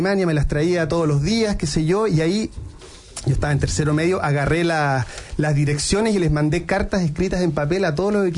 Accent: Osorno, Los Lagos, Chile; also born or lived in Germany; mi sueño de niño, allá en mi infancia en Osorno

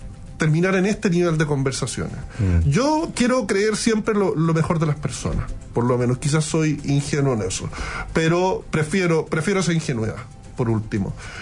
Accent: Punta Arenas, Magallanes, Chile; born there; Yo también nací en Punta Arenas.

